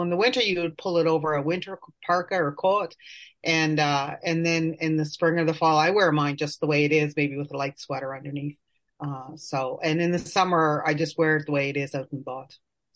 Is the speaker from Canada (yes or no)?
yes; Ontario, Canada; now in Labrador, Canada; So I grew up in Ontario.